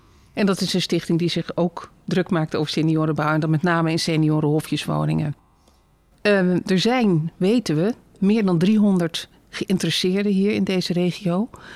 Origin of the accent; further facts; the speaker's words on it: Rotterdam, South Holland, Netherlands; now in Bergschenhoek, Netherlands; Ik woon al vanaf 1988 in Roderijs. Maar ik ben van origine Rotterdamse. En dat wil zeggen dat ik uit Schiebroek kom. Dus dat is eigenlijk tegen Roderijs aan.